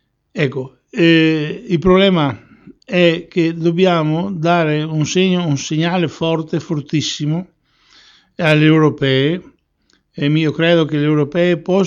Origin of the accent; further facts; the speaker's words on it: Veneto, Italy; qual è il problema sostanzialmente che possiamo avere noi come Veneti? Noi come Veneti dobbiamo, da una parte, dobbiamo organizzarsi a livello di quartieri